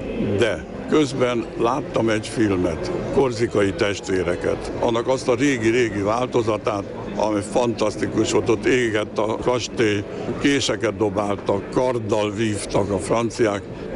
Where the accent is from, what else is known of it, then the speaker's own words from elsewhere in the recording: Dunapataj, Bács-Kiskun, Hungary; also born or lived in Budapest; De ilyen értelemben én dunapatai vagyok, paraszt gyerek, mert a nagyszüleimmel ott nőttem föl végső soron. Pesten is jártam ugyan iskolába, de ott is jártam iskolába, általános iskolába. A Szelédi tó mellett volt a tanyánk.